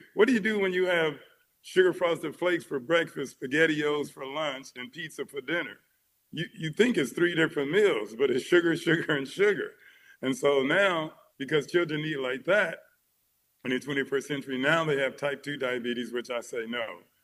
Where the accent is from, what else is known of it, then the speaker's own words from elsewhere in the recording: Los Angeles, California, United States; I grew up, I'm number 10 of 12 kids. I grew up in Watts, South Central, whatever you want to call it.